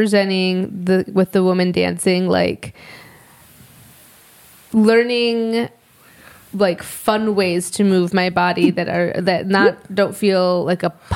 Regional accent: Alaska, United States; born there; I was born in Alaska, yes, but it's just not wasn't my path.

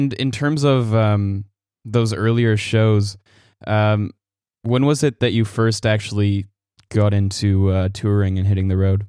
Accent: Winnipeg, Manitoba, Canada; Yeah, I am from Winnipeg. So, and I'm also probably much younger, so let alone Winnipeg's music scene.

